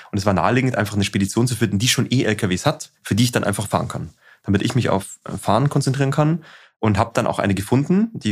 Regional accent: Bavaria, Germany; ich komme ja aus Südosten von Bayern

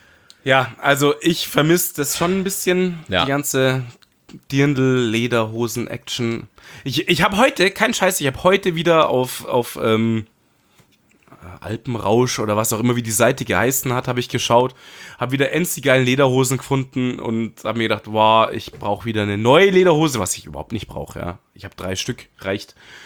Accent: Munich, Bavaria, Germany; mir als Münchner Kindl

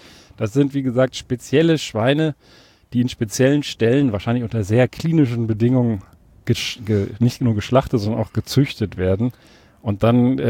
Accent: Hesse, Germany; Früher, ich bin ja auf dem Land aufgewachsen, nachdem ich aus der Großstadt dahin nach Hessen, ne? Osthessen

